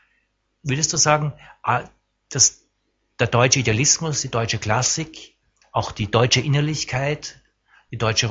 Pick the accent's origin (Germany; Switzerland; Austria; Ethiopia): Austria; und ich sag das auch bewusst als Österreicher